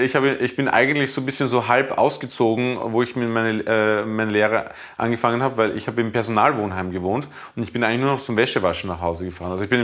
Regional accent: Bruck an der Leitha, Lower Austria, Austria; Das ist ja Bruck an der Leiter, wo ich aufgewachsen bin, ist ja, die Leiter ist der Grenzfluss zwischen Burgenland und Niederösterreich, also ich bin ja noch Niederösterreicher.

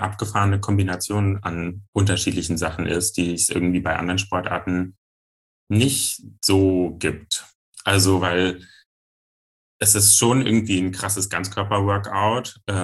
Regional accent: Giessen, Hesse, Germany; Hi, ich bin … ich bin 25 Jahre alt, ich komme aus Gießen

